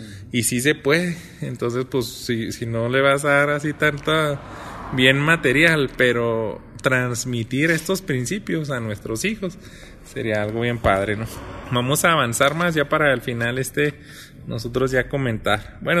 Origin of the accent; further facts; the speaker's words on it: Mexico; yo sospecho que nos tocó una cultura medio negativa, ¿no? Como mexicanos.